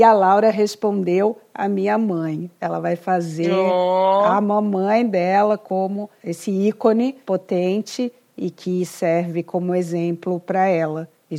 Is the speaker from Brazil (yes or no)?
yes; Brazil; now in United States; se eu trabalho aqui nos Estados Unidos, sendo brasileira, uma mulher negra